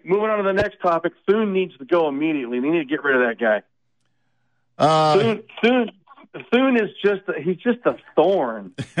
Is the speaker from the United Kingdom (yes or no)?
no; California, United States; Again, born and raised in California